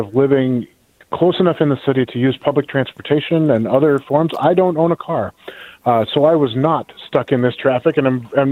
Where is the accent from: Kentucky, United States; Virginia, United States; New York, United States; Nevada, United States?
Virginia, United States; Fairfax; born there; now in Washington, United States; but I've been here off and on since 1991, even though I was born in Fairfax a significant number of years before that.